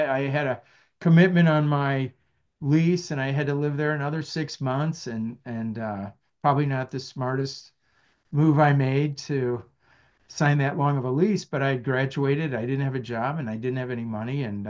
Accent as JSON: {"language": "English", "region": "Midwest", "country": "United States", "tie": "born or raised there", "said": "Yeah, so I'm just an American guy. I love sports and so on, and grew up in the Midwest, live in the Midwest still my whole life"}